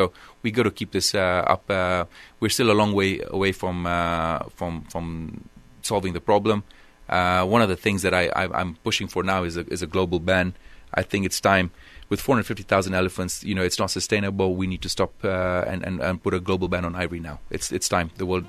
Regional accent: Tanzania; You know, I grew up in the Serengeti.

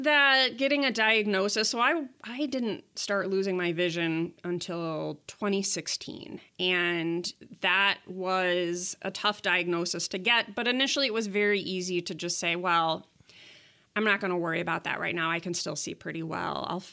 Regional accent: Grand Rapids, Michigan, United States; the politics that I see playing out in my city and my hometown of Grand Rapids

